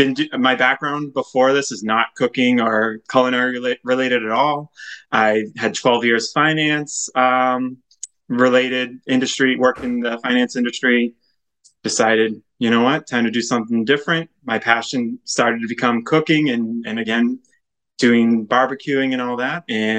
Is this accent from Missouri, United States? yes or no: no; Melrose, Massachusetts, United States; as Ashley already said. I'm from Melrose, Mass, where I live here with my wife and three kids.